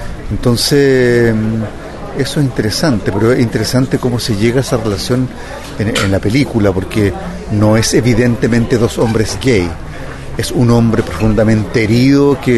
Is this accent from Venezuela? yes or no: yes; Venezuela; accent: Venezuelan; Tuve que trabajar con un coach, mi acento venezolano.